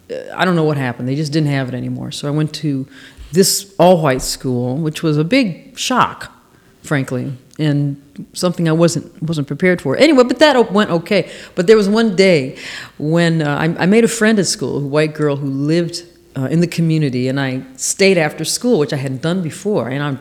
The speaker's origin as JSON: {"language": "English", "town": "Los Angeles", "region": "California", "country": "United States", "tie": "born or raised there", "said": "we grew up in South Central near Century and Van Ness, in that neighborhood near Washington High School."}